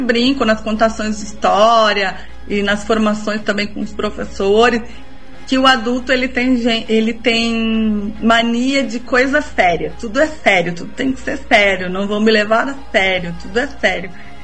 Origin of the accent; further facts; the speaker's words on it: Porto Alegre, Rio Grande do Sul, Brazil; now in Passo Fundo, Brazil; eu sou porto-alegrense, mas moro aqui há quase duas décadas em Passo Fundo.